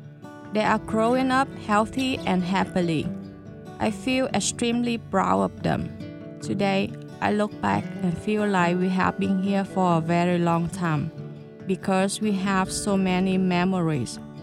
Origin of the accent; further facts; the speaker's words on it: Ho Chi Minh City, Vietnam; moved away as an adult; from Ho Chi Minh City, Vietnam. It was such a tough decision to make because I had to leave my hometown where I spent more than 30 years